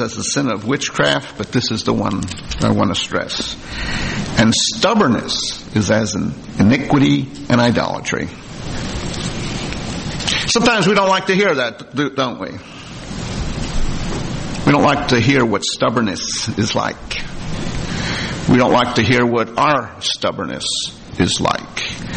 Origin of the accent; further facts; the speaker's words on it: New Jersey, United States; I'm originally from New Jersey, so it turned out we were from the same county.